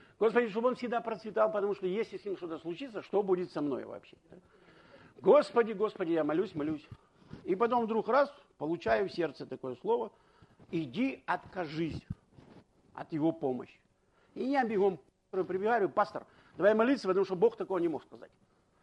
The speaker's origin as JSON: {"language": "Russian", "region": "Far East", "country": "Russia", "lives_now": "Moscow, Russia", "said": "когда я приехал с Дальнего Востока, я приехал в Москву, дочке 16 лет, ну, провинциалка такая, тут Москва, да."}